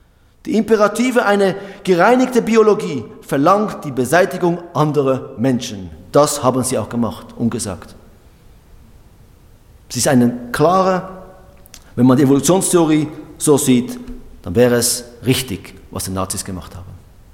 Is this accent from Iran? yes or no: no; Switzerland; Und wir als Schweizer Volk haben dafür gestimmt.